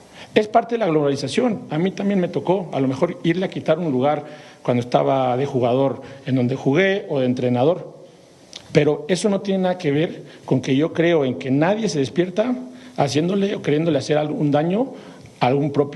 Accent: Mexico; yo creo mucho en el mexicano, creo mucho en mi país

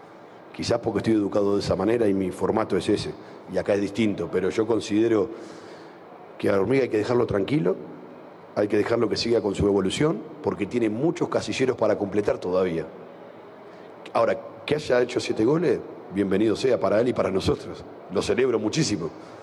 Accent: Argentina; now in Mexico; quizás porque soy argentino y vengo de un país donde un futbolista que hace 7 goles en Boca, en River o en cualquier equipo, no se reclama que vaya a la selección.

